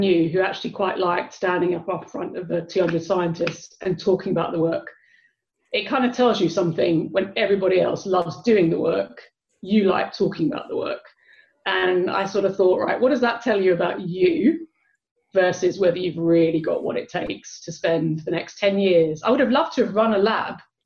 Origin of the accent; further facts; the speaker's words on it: Basildon, East of England, United Kingdom; I grew up in Basildon in Essex, and Brighton is very different to Basildon.